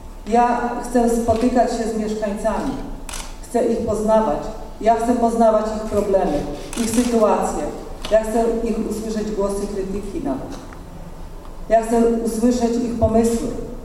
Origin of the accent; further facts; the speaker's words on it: Elbląg, Warmian-Masurian Voivodeship, Poland; ja jestem rodowitą Elblążanką i naprawdę kocham swoje miasto.